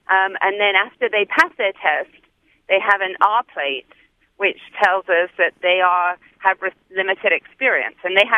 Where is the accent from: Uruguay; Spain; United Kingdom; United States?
United Kingdom; moved away; originally from the United Kingdom